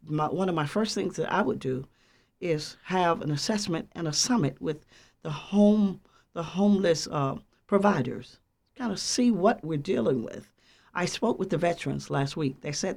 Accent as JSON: {"language": "English", "town": "Birmingham", "region": "Alabama", "country": "United States", "moved": "as an adult", "lives_now": "Georgia, United States", "said": "I hail from Birmingham, Alabama. The reason I landed in Georgia is that I am an ordained clergy."}